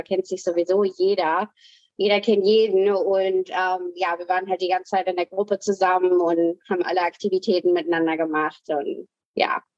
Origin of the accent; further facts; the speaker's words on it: Hesse, Germany; moved away as an adult; also born or lived in Düsseldorf; now in United States; Und ich lebe jetzt seit 2015 hier in den USA, komme aber ursprünglich aus Deutschland, bin aufgewachsen in der Nähe von Kassel in Hessen, bin aber dann zuletzt in Richtung Westen gezogen, in der Nähe von Düsseldorf. Also habe so ein bisschen überall eigentlich gelebt